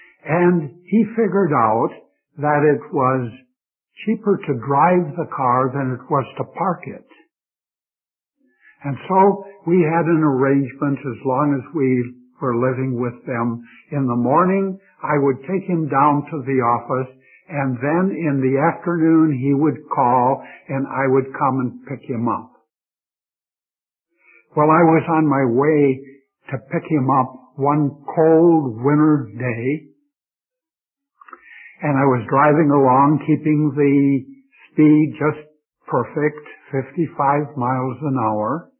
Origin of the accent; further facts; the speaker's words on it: Philippines; now in United States; sir, I'm from the Philippines and I'm not too acquainted here.